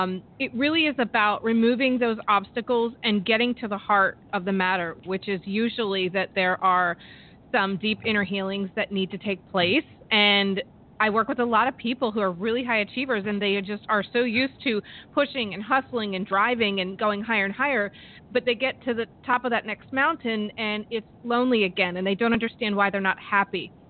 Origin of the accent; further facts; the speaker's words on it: Delaware, United States; moved away as an adult; I grew up in Delaware, small state. I outgrew it by the age of 18